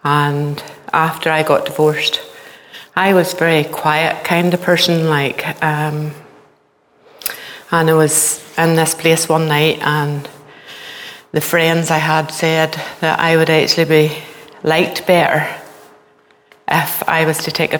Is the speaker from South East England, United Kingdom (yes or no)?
no; Ballymena, Northern Ireland, United Kingdom; I grew up in Elam Church in Ballymena quite a few years ago.